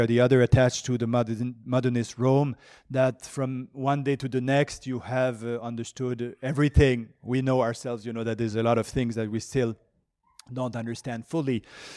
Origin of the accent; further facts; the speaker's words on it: Lévis, Quebec, Canada; also born or lived in Montreal; And so I was born in Montreal, Quebec, in the province of Quebec. I lived most of my life around Quebec City, so in the city of Lévis on the south shore. Quebec City is on the north shore, so I was on the south shore.